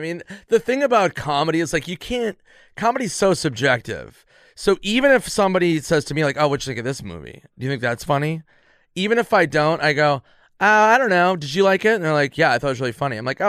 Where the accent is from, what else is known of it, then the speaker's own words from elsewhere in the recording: Minnesota, United States; I mean, I had a critic who did that to me from Minnesota, my hometown.